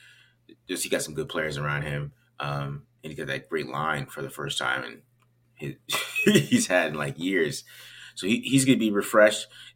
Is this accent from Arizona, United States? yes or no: yes; Phoenix, Arizona, United States; I need that just because I'm from Phoenix.